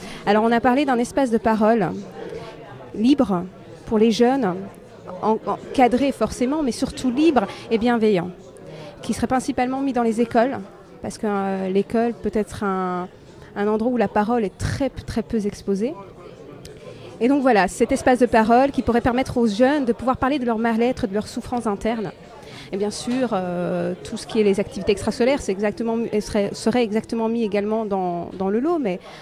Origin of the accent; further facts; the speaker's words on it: Anderlecht, Brussels, Belgium; je suis mémorante. Je fais un travail sur la radicalisation et moi je suis anderlectoise.